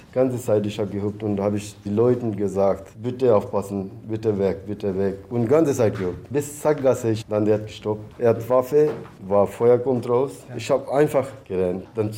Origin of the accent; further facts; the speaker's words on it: Mannheim, Baden-Württemberg, Germany; Ich bin kein Held. Das ist meine Arbeit. Ich bin Mannheimer.